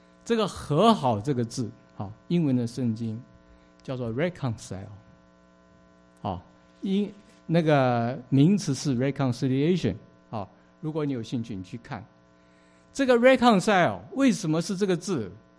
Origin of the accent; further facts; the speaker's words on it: Taiwan; 因为我在台湾出生，我在台湾长大